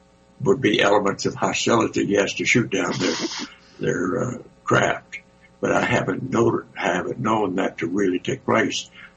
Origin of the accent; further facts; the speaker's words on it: Roswell, New Mexico, United States; my hometown, my home territory near Roswell and in environments, since I grew up in that area